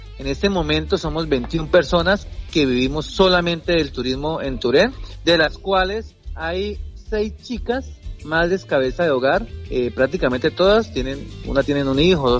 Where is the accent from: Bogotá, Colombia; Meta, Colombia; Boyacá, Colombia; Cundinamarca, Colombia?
Meta, Colombia; Mesetas; Comenzamos 4 amigos de acá del municipio, nacidos y criados acá en Mesetas